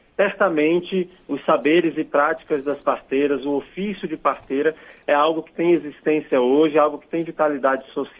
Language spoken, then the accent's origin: Portuguese; Brazil; eu, enquanto brasileiro, devo saber